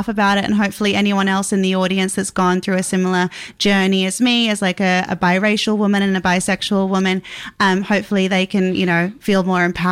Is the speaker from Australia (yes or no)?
yes; Perth, Western Australia, Australia; also born or lived in Malaysia; I was born in Australia, grew up in Malaysia till I was 9, and then in Perth.